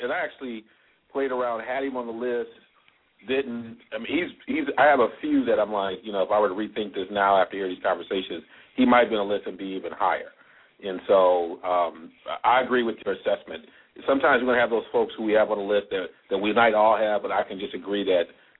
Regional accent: Michigan, United States; even though we're both from Michigan

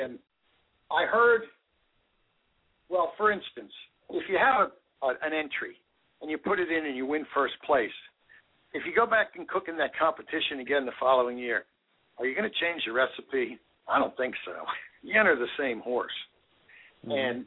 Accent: United States; Well, I'm not actually Danish. I'm an American.

